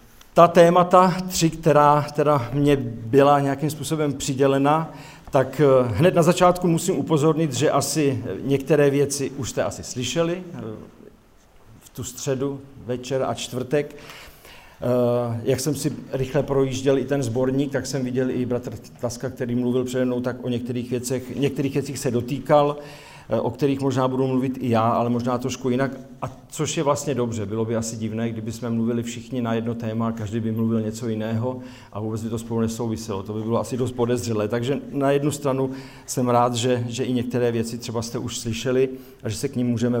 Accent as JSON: {"language": "Czech", "town": "Jablonec nad Nisou", "region": "Liberec Region", "country": "Czechia", "said": "my jsme z Jablonce nad Nisou, je to v podstatě město. Ti, kdo z vás tam ještě nebyli, tak je to vlastně v údolí Jizerských hor a díváme se i na Krkonoše"}